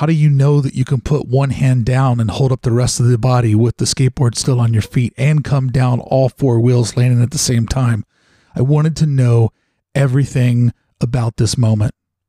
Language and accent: English; Kentuckiana, United States; Because I remember at that time, growing up in Kentuckiana